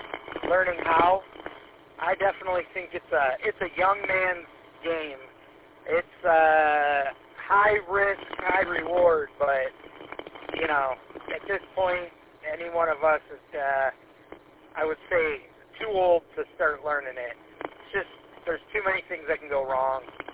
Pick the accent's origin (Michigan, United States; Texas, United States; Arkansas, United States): Michigan, United States; you know, I'm from Michigan